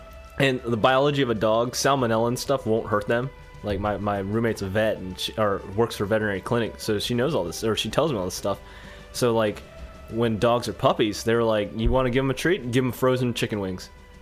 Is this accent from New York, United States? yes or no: no; Harrisonburg, Virginia, United States; where I grew up in Harrisonburg, the people that live right behind us, or we lived in a cul-de-sac, and everyone had pretty big yards